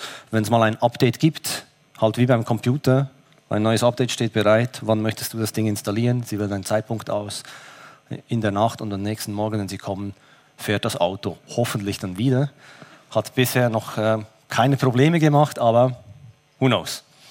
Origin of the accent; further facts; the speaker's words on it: Switzerland; accent: Swiss; aus der Schweiz, Sie mögen es hören an meinem Akzent.